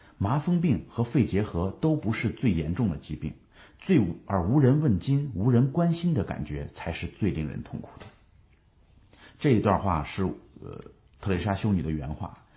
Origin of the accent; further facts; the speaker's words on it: China; 我们中国人现在所有人都知道最大的问题是缺乏信仰